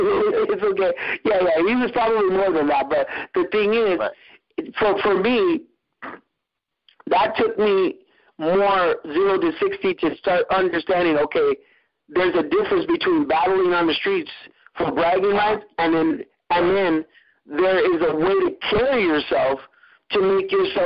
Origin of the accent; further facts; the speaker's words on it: Long Beach, California, United States; He was from Long Beach, I was from Long Beach. We used to practice, because I couldn't get enough.